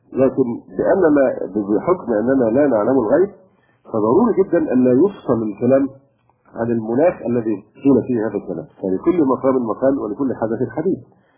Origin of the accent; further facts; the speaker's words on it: Egypt; لكن عندنا في مصر لا شك كان هناك قدر كبير جدا من حرية التعبير